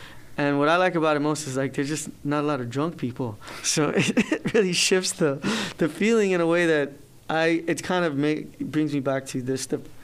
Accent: Los Angeles, California, United States; Like my Spanish growing up in L.A. is nowhere as proper, say, as someone who's growing up in Mexico

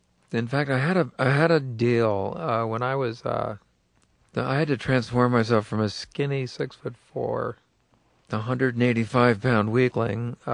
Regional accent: Princeton, New Jersey, United States; I mean, I'm a preppy from Princeton

